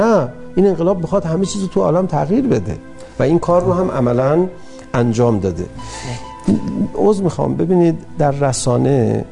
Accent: Iran; بابا ما ایرانی هستیم،

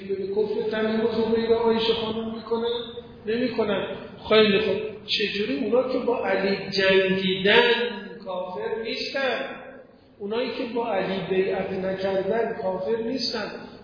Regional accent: Iran; ایرانیت من دچار خلل نمیشه، من بازم ایرانی هستم.

